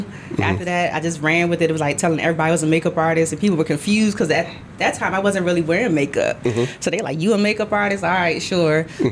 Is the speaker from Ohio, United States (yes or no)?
no; Washington, District of Columbia, United States; So born and raised in Washington, D.C., as far as upbringing, I would say, I always tell people I grew up super Afrocentric.